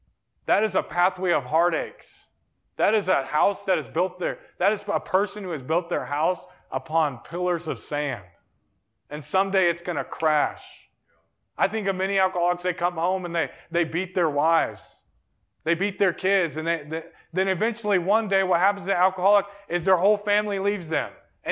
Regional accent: United States; I'm so thankful I'm an American.

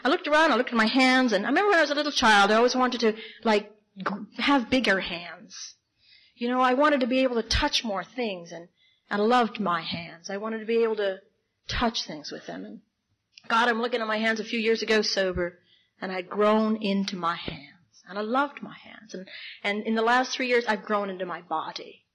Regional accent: Ireland; Now, I'm Irish. I embellish.

